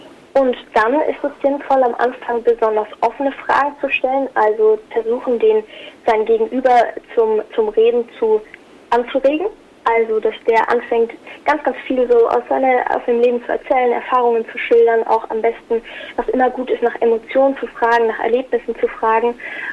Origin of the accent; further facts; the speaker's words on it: Würzburg, Bavaria, Germany; ich bleibe hier, wo ich aufgewachsen bin. Also ich komme aus Würzburg und hatte auch vor, hier zu studieren und so.